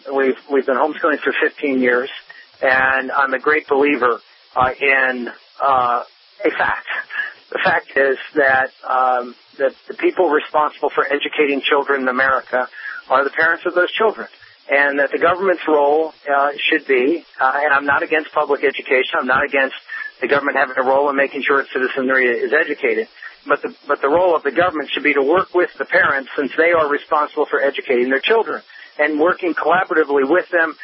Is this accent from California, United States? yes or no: no; Pittsburgh, Pennsylvania, United States; now in Des Moines, United States; Well, that's where I'm from. I'm from the Pittsburgh area, and I'm here in beautiful Des Moines, Iowa right now.